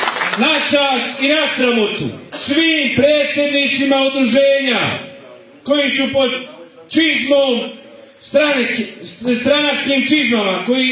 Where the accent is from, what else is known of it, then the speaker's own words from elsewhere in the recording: Srebrenik, Federation of Bosnia and Herzegovina, Bosnia & Herzegovina; Dolazim iz Tuzlanskog kantona. Tačnije sam iz Srebrenika